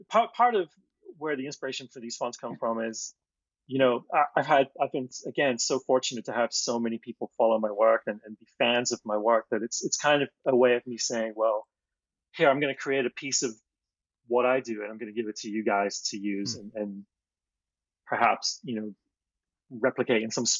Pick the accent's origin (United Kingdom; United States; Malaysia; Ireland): United Kingdom; England; moved away; I'll think back to events or people that I knew growing up in England that I've left long behind long ago.